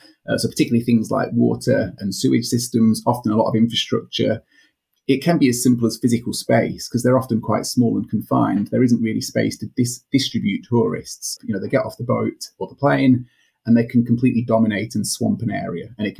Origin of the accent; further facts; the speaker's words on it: Isle of Man; I come from the Isle of Man and we love tourists there.